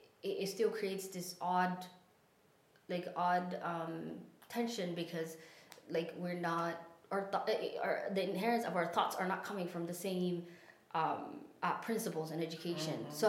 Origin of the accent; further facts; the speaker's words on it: Lewiston, Maine, United States; growing up in Lewiston, you, or at least for me, like the schools in particular, like they don't adhere to prayer time. They don't, mm-hmm. they don't adhere to when we have our Islamic faith sort of celebratory.